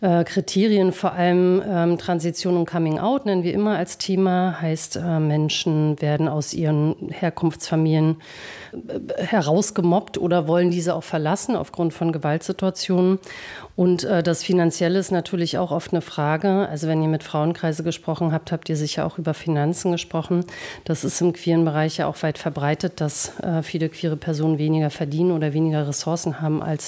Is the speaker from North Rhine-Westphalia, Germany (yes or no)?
no; Mecklenburg-Vorpommern, Germany; moved away as an adult; now in Berlin, Germany; Und ich komme ursprünglich aus MacPom, aus einer kleinen Stadt.